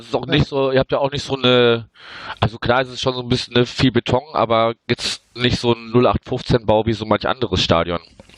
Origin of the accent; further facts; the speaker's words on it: Wuppertal, North Rhine-Westphalia, Germany; in meiner Heimatstadt Wuppertal